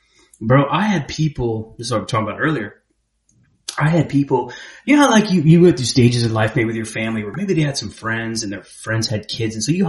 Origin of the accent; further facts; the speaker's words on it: Tampa, Florida, United States; I was probably like, I'm from Tampa.